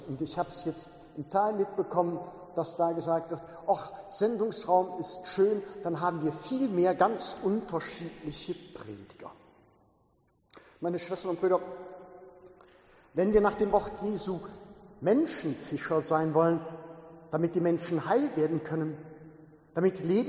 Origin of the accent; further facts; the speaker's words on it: Oberdollendorf, North Rhine-Westphalia, Germany; Ich mach's mal an meiner Heimatgemeinde deutlich. Ich bin Oberdollendorfer und der andere ist Niederdollendorfer.